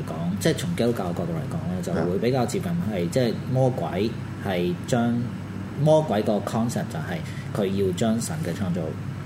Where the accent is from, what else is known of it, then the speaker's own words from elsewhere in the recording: United States; 即係雖然我係美國人啦，但係即係一個美國人，你用緊全球可能八個人嘅 resource